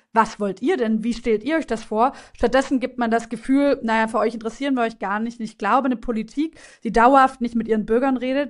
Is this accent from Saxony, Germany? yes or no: no; Baden-Württemberg, Germany; Ich komme ja selbst aus Baden-Württemberg